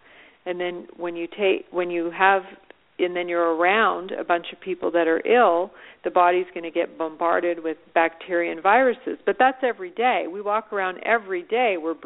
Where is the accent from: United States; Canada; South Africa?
Canada; I'm from Canada, and we have Thanksgiving. It's the second Monday of October.